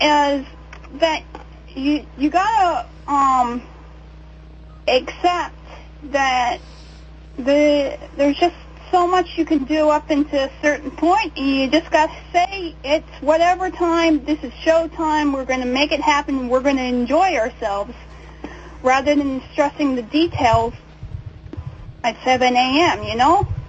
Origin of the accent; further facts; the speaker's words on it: Pittsburgh, Pennsylvania, United States; And there are folks in my hometown in Pittsburgh, Pennsylvania